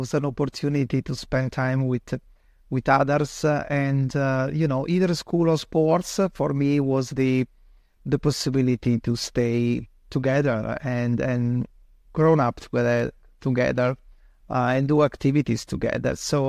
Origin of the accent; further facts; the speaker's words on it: Milan, Lombardy, Italy; English is a second language; now in United States; Yeah, maybe you will understand soon from my accent. I'm from Italy, where I was born and grown up and did my studies, and I studied my professional career. Yeah, I'm from Milan, so north of Italy, and that's where I'm from.